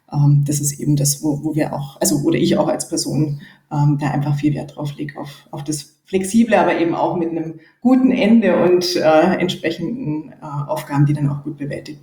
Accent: Nuremberg, Bavaria, Germany; moved away as an adult; Ich komme ursprünglich aus Nürnberg und bin vor 7 Jahren eben auch für die Stelle bei Egger dann eben als Corporate HR Head umgezogen

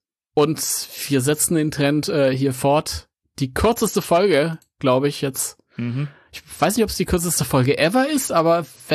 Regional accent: Mönchengladbach, North Rhine-Westphalia, Germany; Ich bin eigentlich überhaupt kein Ami. Ich komme aus München-Gladbach.

